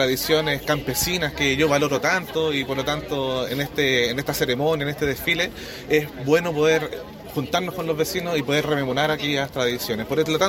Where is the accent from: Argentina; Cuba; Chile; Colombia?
Chile; Melipilla, Santiago Metropolitan Region; born there; un motivo de orgullo, también de honor para los que nacimos en Melipilla